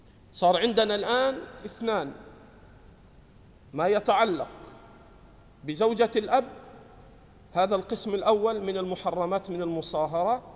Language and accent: Arabic; Egypt; إحنا عندنا في مصر، في مصر نقول حمى